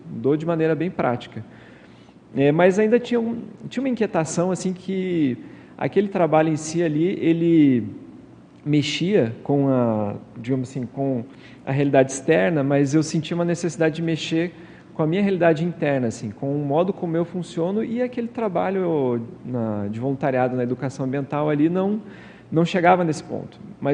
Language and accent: Portuguese; Campina Grande do Sul, Paraná, Brazil; A cidade onde eu cresci, que é na região metropolitana ali de Curitiba, Campina Grande do Sul